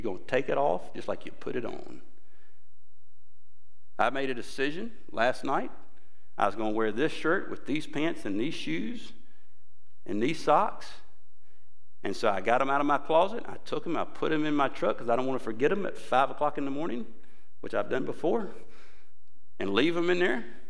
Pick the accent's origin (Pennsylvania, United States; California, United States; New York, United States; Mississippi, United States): Mississippi, United States; And I'm from Mississippi, so I said, well, I just want to be clear.